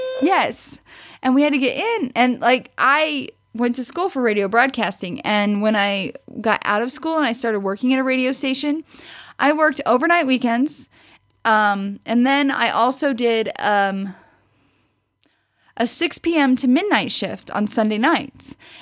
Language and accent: English; Missouri, United States; Growing up in Southwest Missouri, we had tornado warnings frequently.